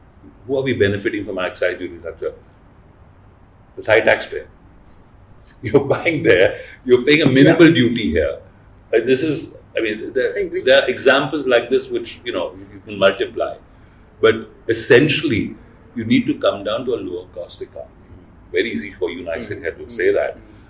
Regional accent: India; as an Indian, I feel

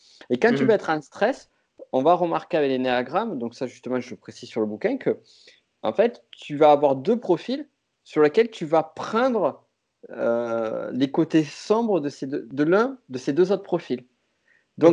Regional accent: France; now in Chile; Là, actuellement, je suis au Chili. Et je suis français. C'est ma nationalité depuis le départ.

